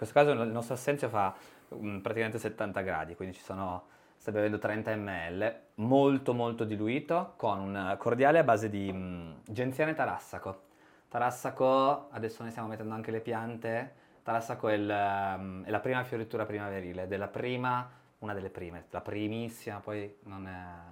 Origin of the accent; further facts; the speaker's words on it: Piedmont, Italy; poi sono piemontese, quindi con me anche sulla grappa sfondi una porta aperta.